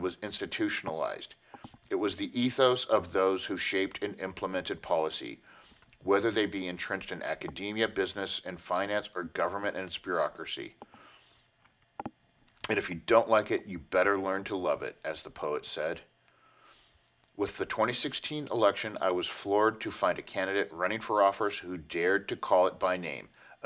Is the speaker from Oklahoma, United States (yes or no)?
yes; Oklahoma, United States; I was born and raised in Oklahoma, and my family has been putting sweat and dirt in the dirt of this country somewhere or another since the founding.